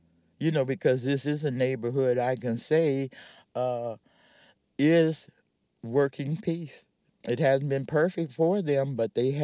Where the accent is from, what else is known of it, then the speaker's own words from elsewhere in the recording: Los Angeles, California, United States; born there; See, I was born in Los Angeles. I know my city is better than this. These are my people.